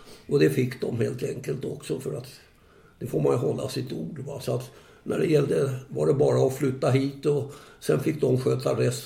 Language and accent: Swedish; Stockholm, Stockholm County, Sweden; now in Tyresö, Sweden; Jag är 84 år nu. Jag är infödd stockholmare på Döbensgatan. Bodde väl inom Stockholm ända till 1966 då jag flyttade hit ut i en villa.